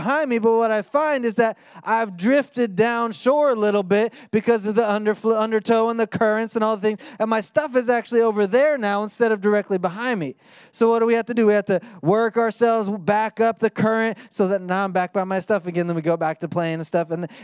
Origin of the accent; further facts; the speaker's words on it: Oklahoma, United States; I grew up in Oklahoma. We didn't have the beach. We had lakes and rivers